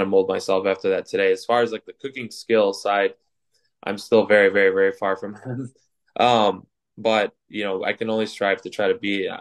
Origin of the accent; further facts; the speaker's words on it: Farmington Hills, Michigan, United States; also born or lived in Livonia; I never grew up in Dearborn, and I grew up in Farmington Hills in Livonia.